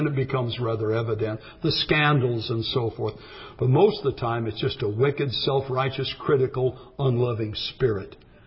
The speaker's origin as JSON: {"language": "English", "region": "California", "country": "United States", "said": "I'm from California, you see. And California, no deacon could smoke in the church."}